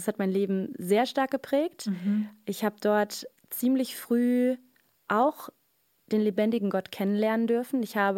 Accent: Fulda, Hesse, Germany; Also ich komme aus der Mitte von Deutschland, aus Fulda, bin in einem kleinen Dorf aufgewachsen und christliche Familie. Ich bin die jüngste von 4 Kindern, 3 ältere Geschwister und bin eben in der Fuldaer Gegend aufgewachsen

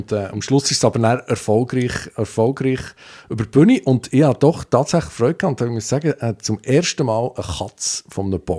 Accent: Switzerland; als Schweizer

